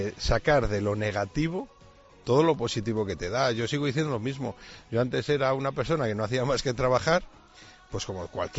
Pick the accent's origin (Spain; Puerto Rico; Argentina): Spain; Benavente, Castile and León; de mi ciudad, de Benavente y de Zamora, me están apoyando muchísimo